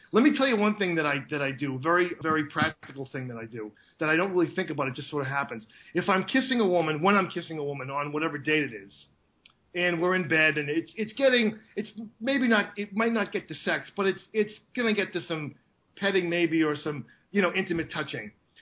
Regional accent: Boston, Massachusetts, United States; I grew up in a pretty vanilla household in Boston

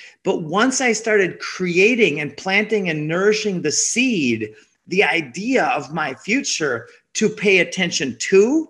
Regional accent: Minnesota, United States; So I grew up in Minnesota on a lake.

